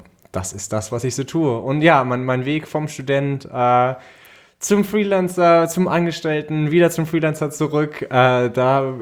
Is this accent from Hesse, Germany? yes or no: yes; Wiesbaden, Hesse, Germany; Ich komme aus Wiesbaden